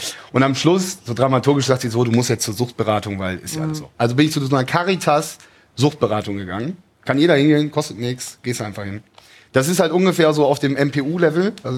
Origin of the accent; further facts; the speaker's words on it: Cologne, North Rhine-Westphalia, Germany; bin nach Hause nach Köln gezogen, also wieder in meine Heimatstadt Köln gezogen